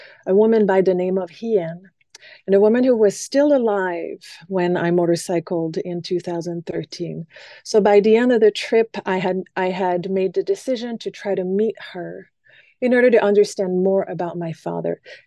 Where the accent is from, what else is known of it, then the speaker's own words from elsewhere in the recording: Montreal, Quebec, Canada; Montreal is where I call home. I was born in Quebec City, but spent most of my formative years in college in Montreal.